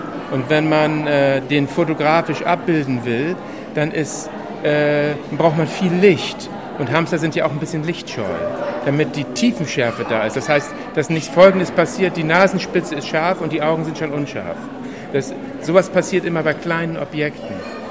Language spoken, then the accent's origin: German; Hamburg, Germany; Also ich komme ja aus Hamburg und ich drehe viele Filme in Hamburg und Berlin, also mehr im Norden.